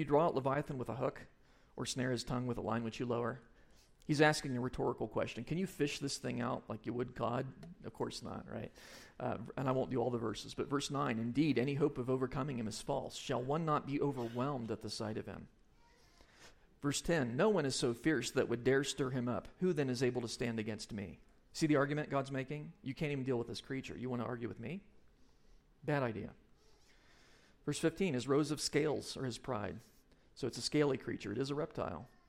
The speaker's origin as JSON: {"language": "English", "region": "Ohio", "country": "United States", "tie": "born or raised there", "said": "I grew up in Ohio, and we had fireflies."}